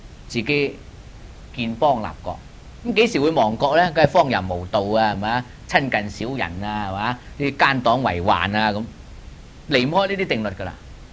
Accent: Guangdong, China; 我哋廣東人講叫家家有求。

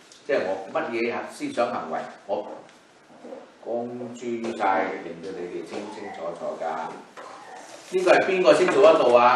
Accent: China; 因為我們中國人有些經常都說師傅當然收埋一些秘訣的了

